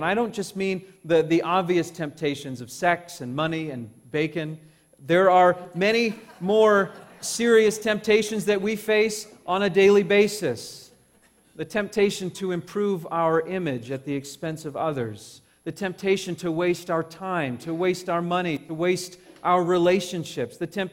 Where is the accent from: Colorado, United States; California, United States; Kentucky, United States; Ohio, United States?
California, United States; I grew up in Southern California, and if you want to get from Southern California to Las Vegas, you have to drive through the Mojave Desert.